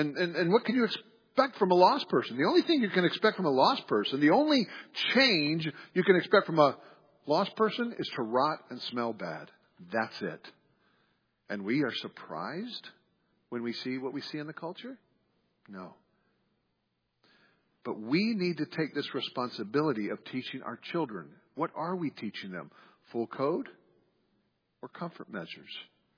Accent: Kentucky, United States; My state, my home state, is Kentucky.

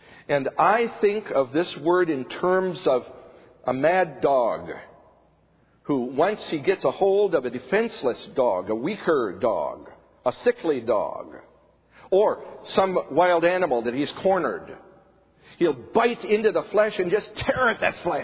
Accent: Chad; also born or lived in Central African Republic; In the center of Africa, where I was raised in Chad and Central African Republic, it was not abnormal.

